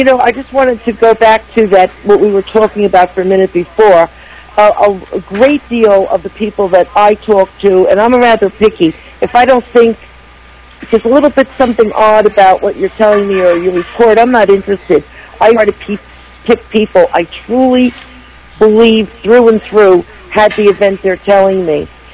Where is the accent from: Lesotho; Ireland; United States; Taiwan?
Ireland; because I'm Irish, of course.